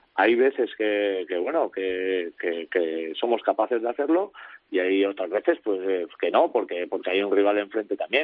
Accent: Orio, Basque Country, Spain; yo soy de Orio, soy de La Real

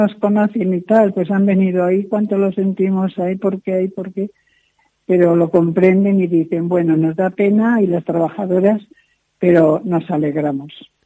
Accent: Palencia, Castile and León, Spain; De Palencia.

